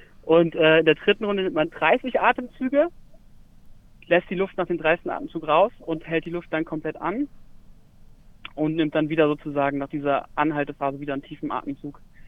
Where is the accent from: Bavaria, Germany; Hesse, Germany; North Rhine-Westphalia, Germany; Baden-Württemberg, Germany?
Hesse, Germany; Marburg; Ja, doch, ich bin auch aus Marburg, aber ich bin gerade nicht in Marburg.